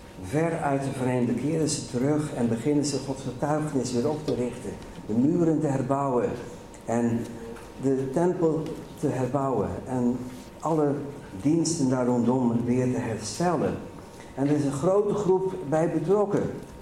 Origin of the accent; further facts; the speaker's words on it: Middelburg, Zeeland, Netherlands; voor degenen die mij niet kennen. Ik kom uit Middelburg.